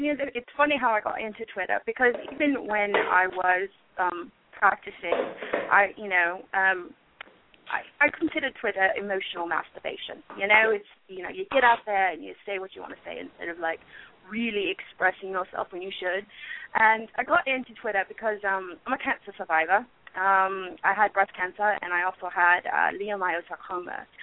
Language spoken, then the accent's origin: English; New York, United States; now in Texas, United States; My family is from the UK, and I was raised here in the States, in New York, and came to Texas for my education.